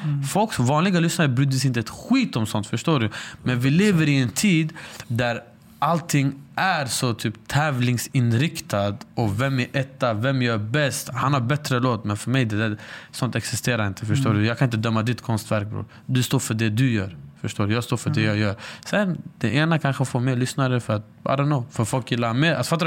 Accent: Stockholm, Stockholm County, Sweden; just området jag är från, Rinkeby, mina vänner, ta typ min närmaste vän.

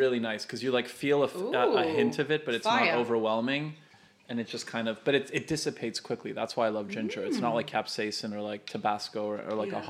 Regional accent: Canada; They ended up picking three Americans, and then I'm Canadian and Tan is British.

